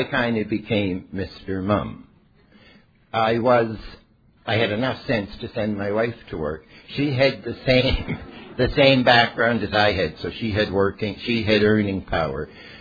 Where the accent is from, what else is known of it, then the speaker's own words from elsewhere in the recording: Saint John, New Brunswick, Canada; just remember that … from West St. John, and you're a Jew from the east end of Montreal.